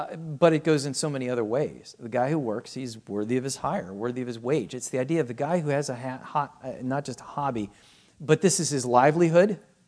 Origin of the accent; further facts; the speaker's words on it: United States; As an American, we know that there's an amendment that says that we're not to be indentured servants.